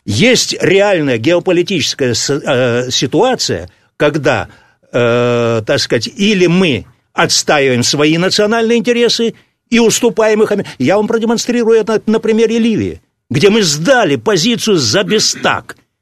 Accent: Barnaul, Altai Krai, Russia; Я тоже, кстати, из Барнаула.

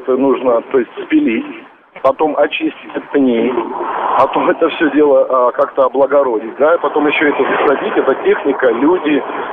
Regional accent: Khakassia, Russia; now in Moscow, Russia; я из Красноярского края, Республика Хакасия.

